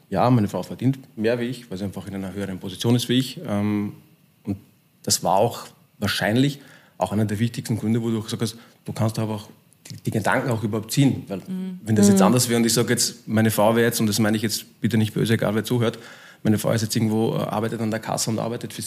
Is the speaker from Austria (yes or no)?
yes; Graz, Styria, Austria; ich bin ja Grazer